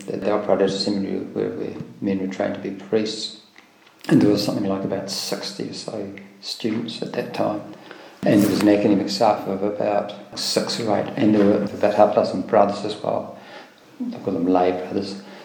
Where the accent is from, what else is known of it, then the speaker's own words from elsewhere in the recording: Clyde, Otago, New Zealand; also born or lived in Hamilton; I was born in Clyde in central Otago and I was one of eight children. My father there was a local barrister and solicitor and my mother was a homemaker. I lived there till I was 11 until we shifted to Hamilton